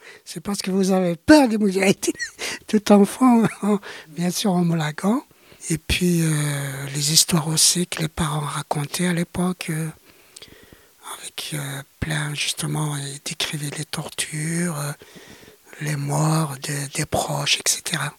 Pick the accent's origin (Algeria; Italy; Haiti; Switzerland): Algeria; moved away as an adult; now in France; toutes mes études, je les ai faites en Algérie, donc le primaire, le secondaire et le supérieur. Études que j'avais faites aussi en langue française. Pour moi, l'arabe était une langue secondaire à l'époque.